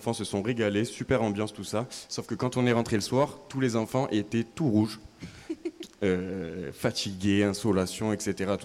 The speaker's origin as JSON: {"language": "French", "town": "Avignon", "region": "Provence-Alpes-Côte d'Azur", "country": "France", "tie": "born or raised there", "said": "Alors oui, je suis d'Avignon, je suis né à Avignon."}